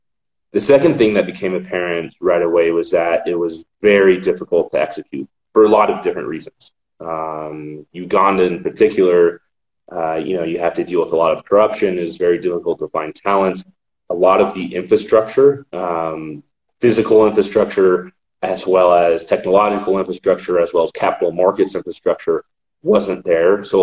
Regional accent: Texas, United States; So, a little bit on me. I'm from the U.S., from Texas.

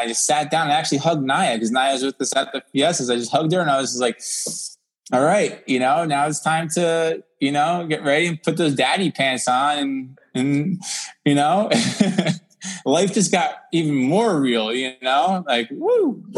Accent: United States; me being an American, being the gringo out here, you know, not speaking much of the language.

